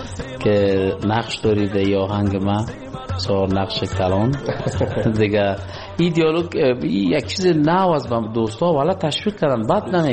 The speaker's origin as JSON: {"language": "Persian", "region": "Kabul", "country": "Afghanistan", "tie": "born there", "accent": "mix of Kabul and Panjshir", "said": "من زاده کابل هستم، متولد کابل، کابل جان."}